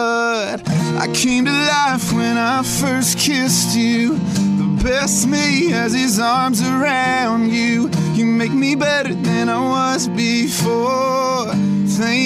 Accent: Nashville, Tennessee, United States; But growing up in Nashville, I mean, the kids, they listen to everything. So that's what I was raised around is everything.

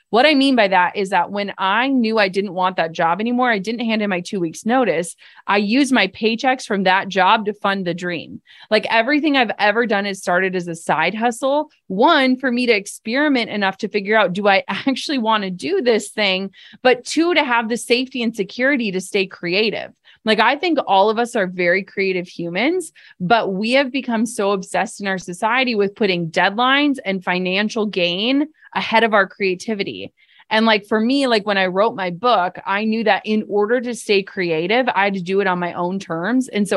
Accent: Midwest, United States; And part of that is because I'm from the Midwest.

